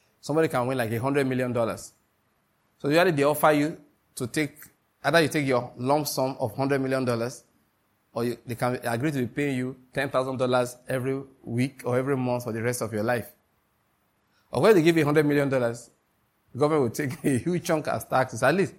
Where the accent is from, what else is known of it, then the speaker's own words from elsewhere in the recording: Ondo, Nigeria; born there; also born or lived in Edo State / Taraba State / Lagos State; I was born in Ondo State, went to school, university in Edo State, did NYC in Taraba State, then did residency in Lagos State. Is it not going abroad that I'm now in Enugu State?